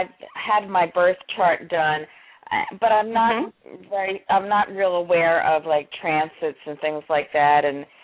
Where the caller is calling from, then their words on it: Philadelphia, Pennsylvania, United States; Hi, I'm calling from Philadelphia.